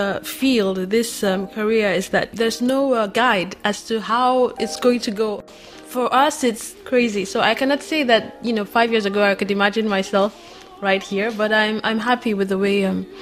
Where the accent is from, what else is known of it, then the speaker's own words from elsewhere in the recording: Nigeria; I'm from Nigeria.